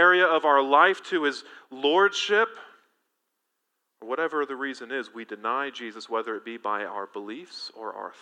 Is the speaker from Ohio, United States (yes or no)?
yes; Ohio, United States; also born or lived in Virginia; So I grew up originally in Ohio, which does mean that I'm a Buckeyes fan